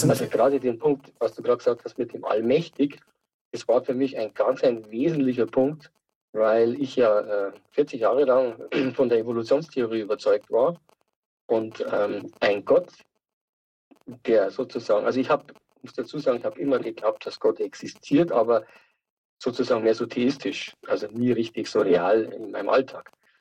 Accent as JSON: {"language": "German", "town": "Starnberg", "region": "Bavaria", "country": "Germany", "tie": "born there", "lives_now": "Tittmoning, Germany", "said": "Ja, also ich bin geboren 1962 in Starnberg bei München."}